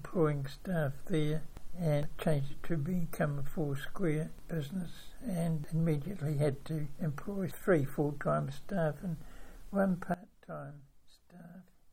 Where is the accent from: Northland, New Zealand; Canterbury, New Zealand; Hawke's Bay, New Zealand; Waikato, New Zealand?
Hawke's Bay, New Zealand; Waipukurau; born there; I was born in Waipakarau, 1st of April 1933, and I was the youngster of five children